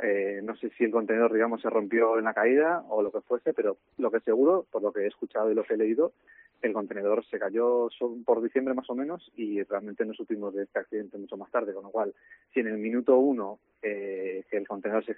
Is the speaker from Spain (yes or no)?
yes; Vigo, Galicia, Spain; navego toda mi vida desde pequeñito, yo soy de Vigo